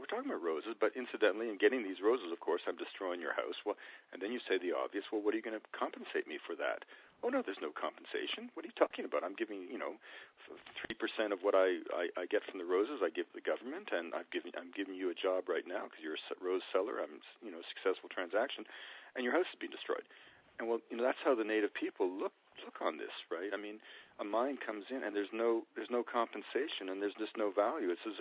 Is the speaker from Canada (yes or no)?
yes; Canada; I was raised in Canada to believe those valleys are just rock